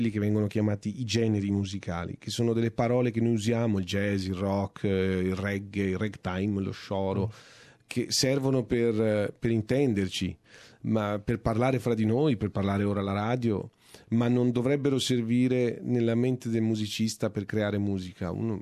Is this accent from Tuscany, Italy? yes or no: yes; Florence, Tuscany, Italy; siamo cresciuti insieme a Firenze